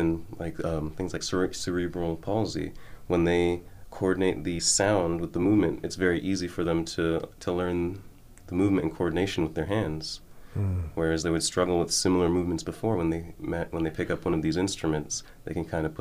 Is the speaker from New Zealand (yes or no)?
no; Jamaica; moved away; also born or lived in Bahamas; I'm from Jamaica originally, and we lived in the Caribbean. At this point, we were living in the Bahamas.